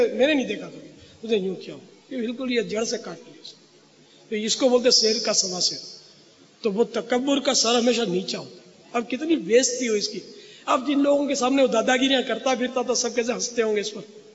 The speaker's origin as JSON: {"language": "Urdu", "town": "Karachi", "region": "Sindh", "country": "Pakistan", "tie": "born there", "said": "میں تو پیدائشی پاکستانی ہوں, باب المدینہ میرا مولد ہے, میرا پیدائشی وطن باب المدینہ ہے."}